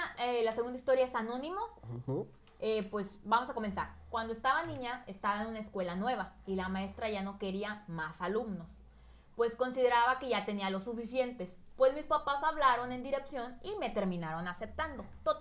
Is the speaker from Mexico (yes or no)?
yes; Mexico; pues México, lamentablemente, ¿cómo somos los mexicanos?